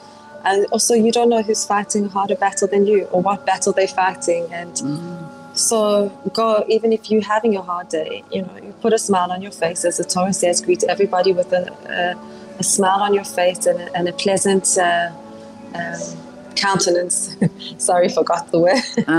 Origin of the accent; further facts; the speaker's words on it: Israel; whenever I'm in South Africa and they hear that I'm from Israel, I was a bit nervous at first when I came to South Africa.